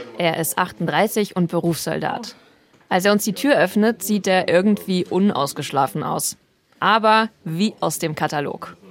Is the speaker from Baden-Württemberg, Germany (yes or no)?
no; North Rhine-Westphalia, Germany; Erstes Mal so richtiges T-Shirt-Wetter in Celines und meinem Heimatort im Kölner Speckgürtel. 30.000 Einwohner.